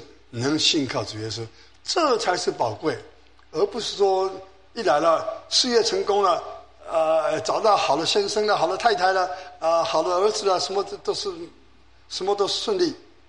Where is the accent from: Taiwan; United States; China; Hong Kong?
Taiwan; 其实我记得我小时候在台湾也相同